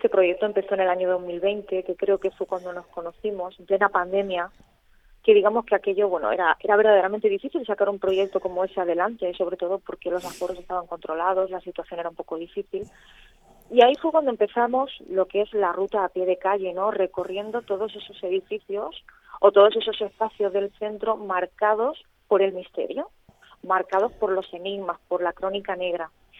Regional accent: Elche, Valencian Community, Spain; born there; yo soy ilicitana de nacimiento, yo soy nacida en Elche

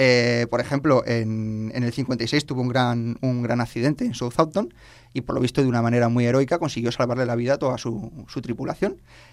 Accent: Alicante, Valencian Community, Spain; Yo soy alicantino, efectivamente.

